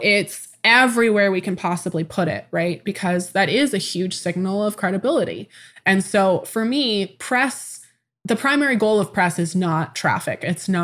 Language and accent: English; Tacoma, Washington, United States; born there; I was born in 1994 in Tacoma, Washington.